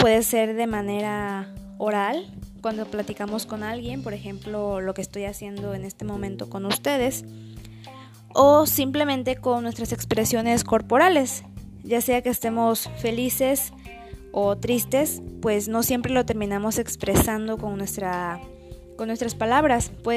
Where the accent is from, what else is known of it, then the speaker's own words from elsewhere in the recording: Tapachula, Chiapas, Mexico; estudio la carrera de Ciencias y Técnicas de la Comunicación y soy de Tapachula, Chiapas.